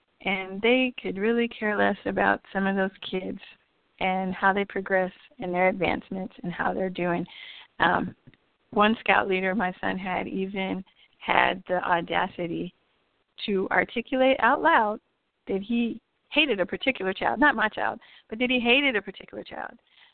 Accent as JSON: {"language": "English", "town": "El Paso", "region": "Texas", "country": "United States", "tie": "born or raised there", "said": "the council in my hometown of El Paso, Texas, has quite a few predators."}